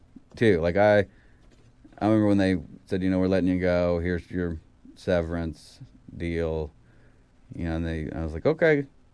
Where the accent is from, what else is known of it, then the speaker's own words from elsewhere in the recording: Lexington, Kentucky, United States; I was born and raised in Lexington. That's where I started.